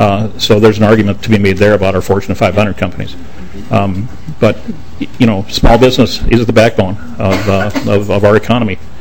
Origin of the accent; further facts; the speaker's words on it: Perham, Minnesota, United States; Up in my hometown of Perham, Minnesota, we have Tuffy's dog food.